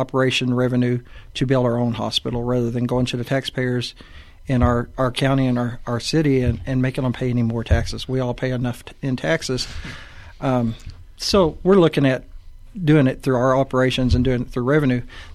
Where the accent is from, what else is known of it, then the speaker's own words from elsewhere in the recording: Amarillo, Texas, United States; I'm originally from Amarillo. I was born and raised there.